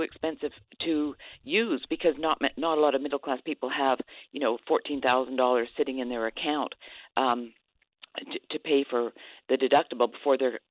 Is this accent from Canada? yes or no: yes; Canada; But I am Canadian. I grew up under a single-payer system